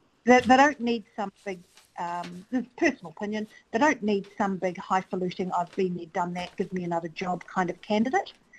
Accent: Rotorua, Bay of Plenty, New Zealand; Look, I tell you what, I grew up in Rotorua.

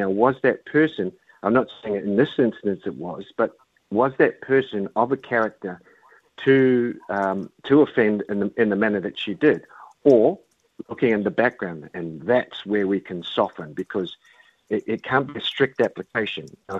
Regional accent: New Zealand; now in Australia; no, I'm a New Zealander.

